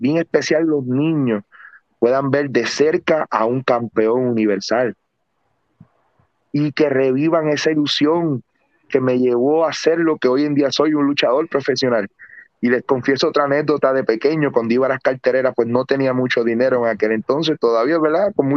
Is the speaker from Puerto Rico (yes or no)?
yes; Juana Díaz, Puerto Rico; En mi pueblo Juana Díaz, jueves, viernes, siempre había cartera de lucha libre profesional.